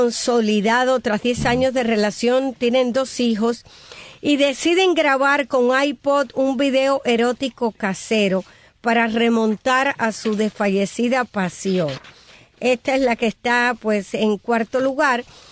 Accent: Santiago de Las Vegas, Havana, Cuba; gracias por mencionar a mi pueblo

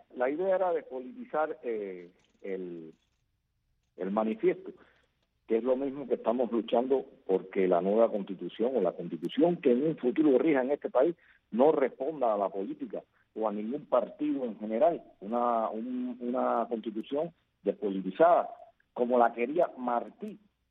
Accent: Cuba

